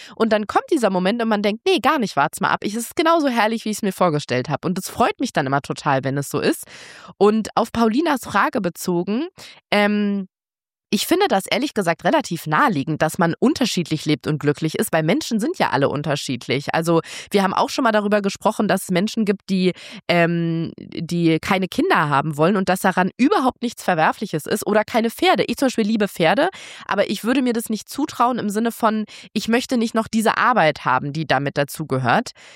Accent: Berlin, Germany; ich bin ja Berlinerin, die letzte ihrer Art, also in Berlin geboren und aufgewachsen.

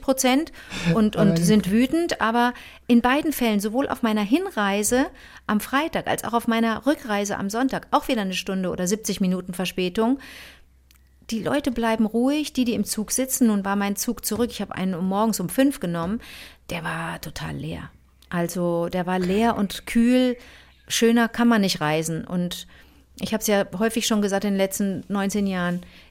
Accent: North Rhine-Westphalia, Germany; wie bei uns im Ruhrgebiet.

